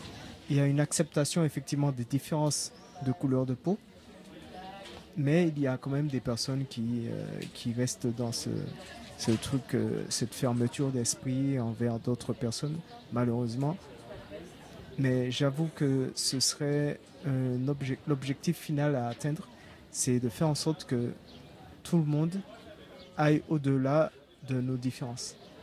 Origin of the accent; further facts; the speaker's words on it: Martinique; moi je parle en tant que Martiniquais